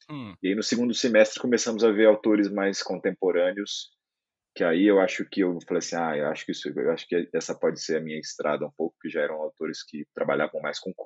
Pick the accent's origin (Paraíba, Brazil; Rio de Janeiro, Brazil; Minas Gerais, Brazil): Minas Gerais, Brazil; now in São Paulo, Brazil; Eu não sou de lá, sou do interior do estado de Minas Gerais